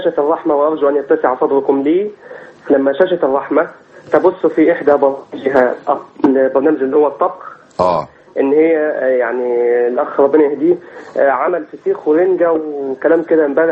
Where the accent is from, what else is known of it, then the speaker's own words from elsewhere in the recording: Mashtoul El Qadi, Sharqia Governorate, Egypt; من قرية مشتول القاضي مركز سقازيق.